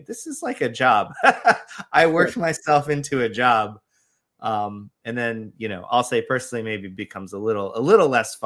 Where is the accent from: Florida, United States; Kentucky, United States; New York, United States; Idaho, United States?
Florida, United States; Orlando; also born or lived in Paris; No, I was born in Paris, moved around a little bit in my youth, but we did settle in Florida, and I consider myself a native. Been here since I was a young kid, but yeah, Orlando is my home.